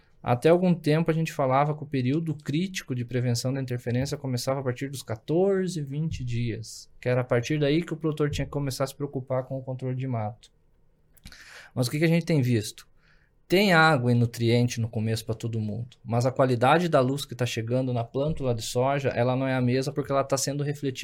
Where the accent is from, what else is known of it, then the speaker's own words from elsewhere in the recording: Rio Grande do Sul, Brazil; Eu sou gaúcho, né? E lá no Rio Grande do Sul, agora tem menos, mas tinha muita tal da carreira de cavalo.